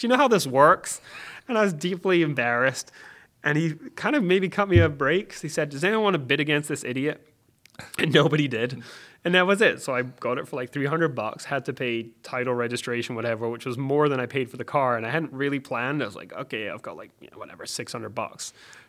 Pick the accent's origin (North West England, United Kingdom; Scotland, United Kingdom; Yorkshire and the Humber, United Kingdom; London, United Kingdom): Scotland, United Kingdom; moved away; No, so I moved over from Britain. I am Scottish.